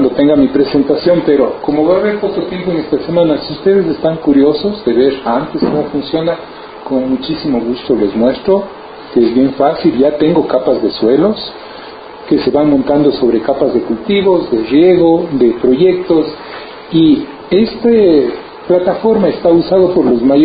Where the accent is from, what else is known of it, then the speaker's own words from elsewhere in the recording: Cuenca, Azuay, Ecuador; soy ecuatoriano de Cuenca, soy agrónomo de producción y agrónomo de producción y cartógrafo y sistema de información geográfica también. Actualmente vivo en los Estados Unidos.